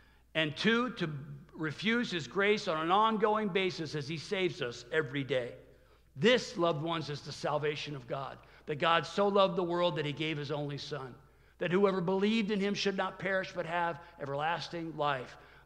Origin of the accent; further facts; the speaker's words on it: Midwest, United States; We moved out to California. I started a job there. Within 2 weeks, it rained one day. And you know, we grew up in the Midwest.